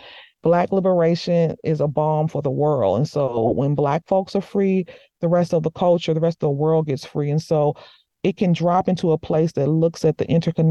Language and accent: English; United States; I lived in Morocco for a year when I was in my 20s. And me as an American walking over there